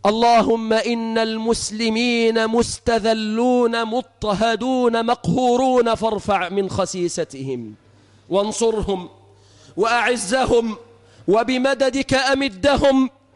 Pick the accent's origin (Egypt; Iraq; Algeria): Egypt